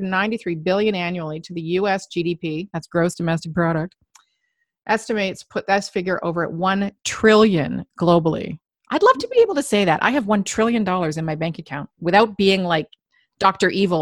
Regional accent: Canada; I'm a Canadian.

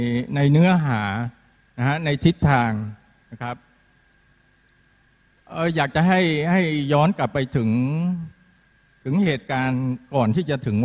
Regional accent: Southern Thailand, Thailand; ผมมาจากภาคใต้นะฮะเรามีความมั่นคงเรามีความยั่งยืนอยู่แล้วนะฮะ

